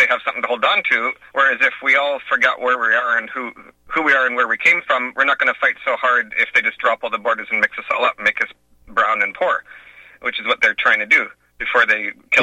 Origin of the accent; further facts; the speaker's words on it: Vancouver, British Columbia, Canada; I'm coming from Vancouver, Canada, where it's like a 50% Chinese population